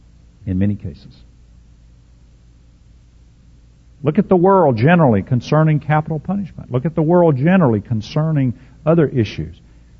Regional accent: United States; I'm an American, and I'm glad I'm an American.

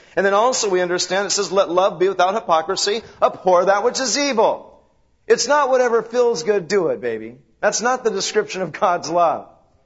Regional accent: Rialto, California, United States; he always has a piece of wheat coming out because I'm from Rialto.

